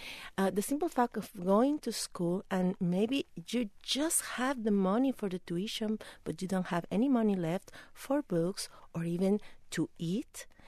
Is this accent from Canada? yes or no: no; Mexico; moved away as an adult; now in Los Angeles, United States; I'm originally from Mexico. I moved to Los Angeles 11 years ago